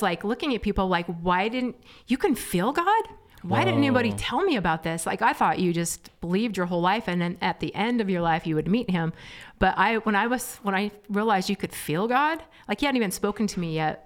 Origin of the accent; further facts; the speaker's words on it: Twin Falls, Idaho, United States; I grew up in Twin Falls, Idaho, a non-Christian home, pretty dysfunctional non-Christian home, and got saved when I was 24.